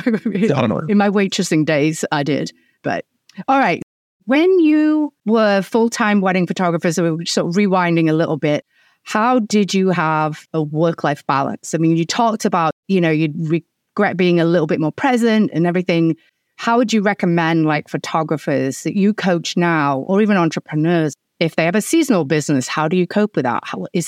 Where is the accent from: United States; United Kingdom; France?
United Kingdom; accent: English; I think like my English accent's Mary Poppins